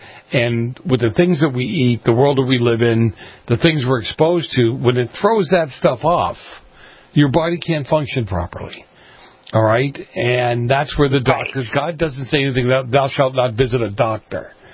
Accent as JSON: {"language": "English", "town": "Boston", "region": "Massachusetts", "country": "United States", "tie": "born or raised there", "said": "You know, I grew up in Boston. I grew up in an area that was highly influenced by the mafia."}